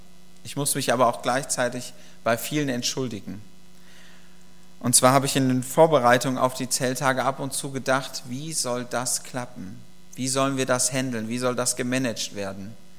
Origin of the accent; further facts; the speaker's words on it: North Rhine-Westphalia, Germany; wie man es bei uns im Ruhrgebiet sagt oder im Rheingebiet.